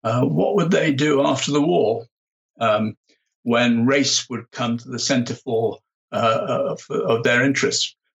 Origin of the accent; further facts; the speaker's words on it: Bristol, South West England, United Kingdom; I was growing up in Bristol in England